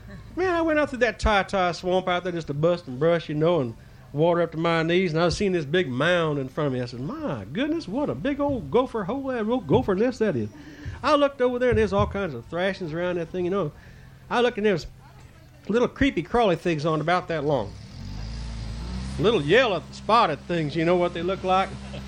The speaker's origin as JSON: {"language": "English", "region": "Missouri", "country": "United States", "tie": "born there", "lives_now": "Florida, United States", "said": "No, heck no. I was born in Missouri."}